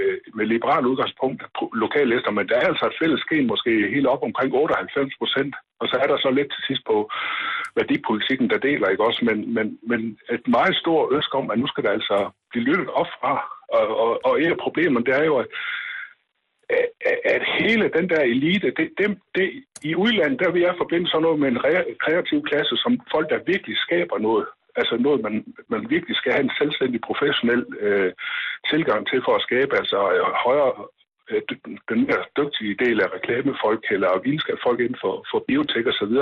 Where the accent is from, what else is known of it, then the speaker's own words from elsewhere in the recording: Vejle, Region of Southern Denmark, Denmark; Jeg kommer fra Vejle.